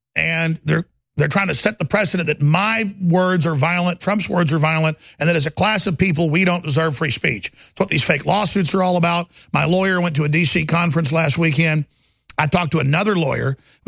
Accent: Dallas, Texas, United States; I mean, that said, I grew up in Dallas, and it was kind of a reverse racism thing.

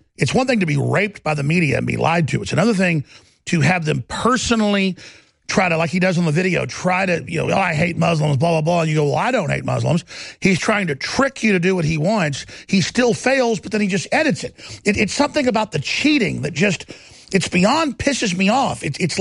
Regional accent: Dallas, Texas, United States; They spent 6 months where I grew up outside Dallas

